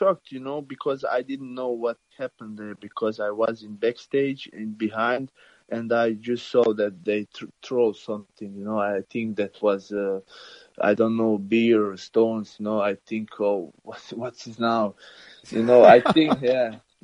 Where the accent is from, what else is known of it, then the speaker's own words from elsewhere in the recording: Croatia; because I'm from Croatia